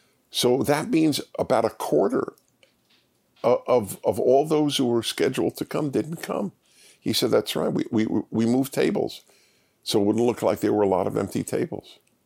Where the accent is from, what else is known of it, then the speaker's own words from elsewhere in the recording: New York, United States; It wasn't even, as we say, I grew up in New York, so we use a term, it didn't stick.